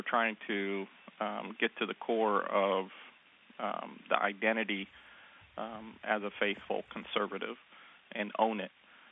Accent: Plano, Texas, United States; when Santorum even came to my hometown in Plano, Texas

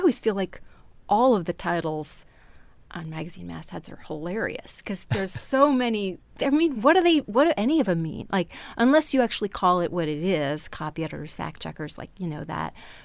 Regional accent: Wisconsin, United States; I think some of that is because, you know, I grew up in Wisconsin

